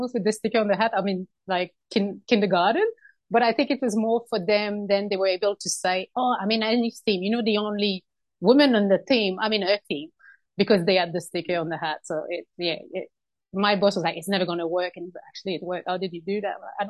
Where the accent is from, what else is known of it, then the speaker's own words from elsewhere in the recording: Canada; So I'm from Canada originally.